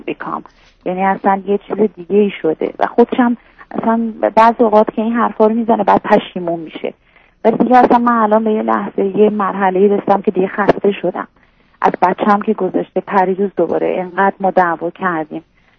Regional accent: Iran; moved away as an adult; الان هم البته از ایران اومدیم بیرون، الان ایران نیستیم

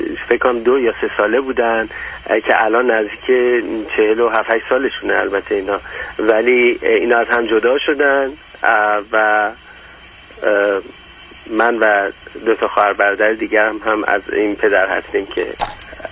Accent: Iran; moved away as an adult; now in United States; من توی امریکا زندگی میکنم، شرق امریکا هستم و تقریبا 7 سال پیش از ایران اومدم. یه وکیل ایرانی هستم

